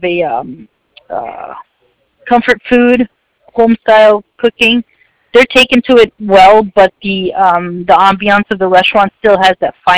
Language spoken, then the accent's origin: English; Las Vegas, Nevada, United States; Because it's a small town here. I've never lived in a small town. I'm from Vegas